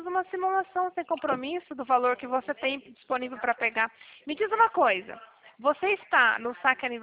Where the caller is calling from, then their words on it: Cornélio Procópio, Paraná, Brazil; Eu falo da cidade de Cornélio Procópio, no norte do Paraná